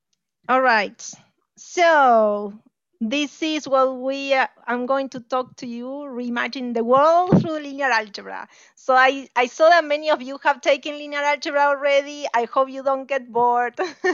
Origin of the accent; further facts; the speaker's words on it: Argentina; English is a second language; I'm from Argentina, so I speak Spanish, actually, probably better than English